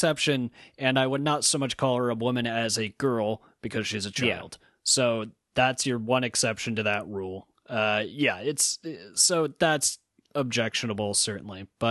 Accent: Midwest, United States; I don't know French. I'm just a Midwesterner.

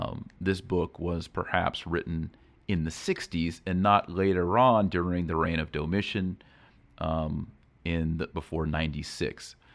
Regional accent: Texas, United States; I know I'm from Texas, so you may not always understand me

